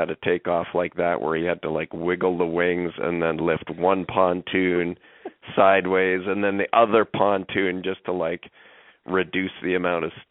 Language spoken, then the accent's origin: English; Calgary, Alberta, Canada; I am a Canadian.